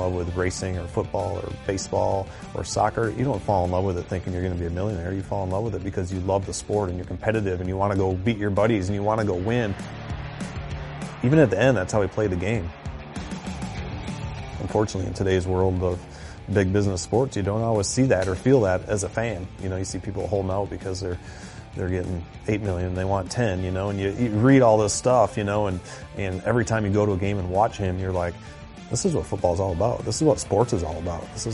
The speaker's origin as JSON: {"language": "English", "town": "Cambridge", "region": "Wisconsin", "country": "United States", "tie": "born or raised there", "said": "growing up in Cambridge, a few hours from Green Bay"}